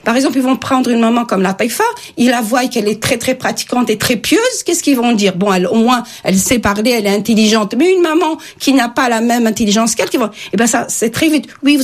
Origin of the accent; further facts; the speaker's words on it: France; On est français, nos enfants sont français, on parle français, on mange français.